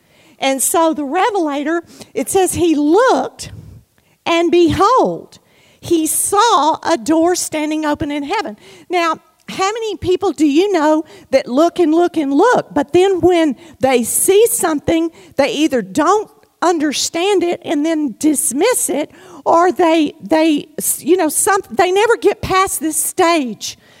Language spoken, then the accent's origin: English; Louisiana, United States; I was raised in the Baptist church, and so I know hymns that y'all never even thought about hearing. I mean, no kidding. And I started singing this song there lying on my bed this afternoon that I haven't sung since I was a teenager in the Baptist church in Louisiana.